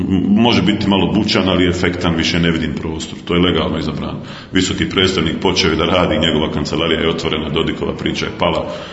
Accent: Sarajevo, Sarajevo Canton, Bosnia & Herzegovina; iako sam rođen, odrastao, živim u Sarajevu

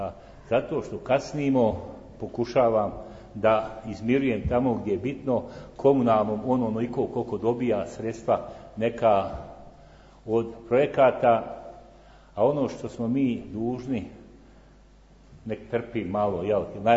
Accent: Bosnia & Herzegovina; samo kod nas u Bosni, jer mi ne znamo šta je smeće

